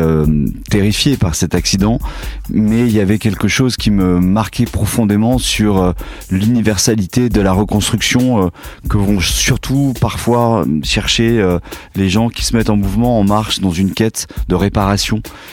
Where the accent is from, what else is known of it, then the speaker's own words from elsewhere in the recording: Nouvelle-Aquitaine, France; je suis issu du Limousin. J'ai passé mon enfance à la campagne.